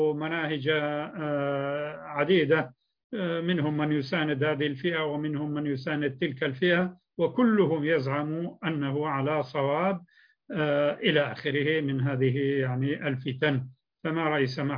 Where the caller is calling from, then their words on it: Libya; سؤالي من ليبيا